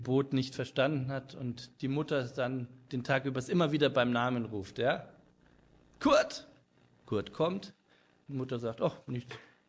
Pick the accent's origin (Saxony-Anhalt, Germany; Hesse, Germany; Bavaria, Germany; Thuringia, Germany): Bavaria, Germany; In Franken, wo ich herkomme, gibt es einen schönen Ausdruck, der heißt Allmächt.